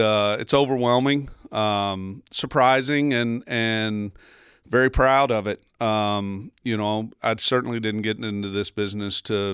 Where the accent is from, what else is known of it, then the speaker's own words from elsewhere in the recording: Little Rock, Arkansas, United States; I grew up in Southwest Little Rock, and Pleasant Valley wasn't a place that I got the opportunity to play very much.